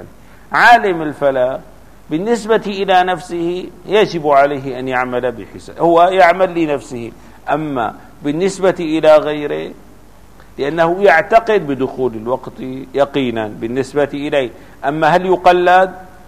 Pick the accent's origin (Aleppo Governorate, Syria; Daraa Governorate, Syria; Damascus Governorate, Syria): Damascus Governorate, Syria; Damascus; في دمشق خاصة كبلدة مثل بلدتنا